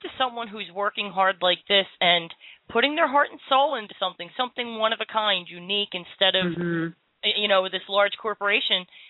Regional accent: Philadelphia, Pennsylvania, United States; now in Orlando, United States; Yes, I'm in Orlando, Florida, and I grew up in Philadelphia.

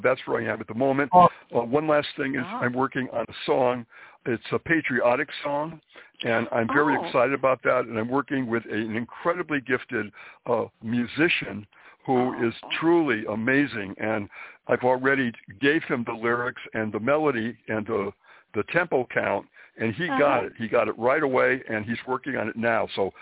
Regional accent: Springfield, Massachusetts, United States; now in New York City, United States; Briefly, I'm from Springfield, Massachusetts.

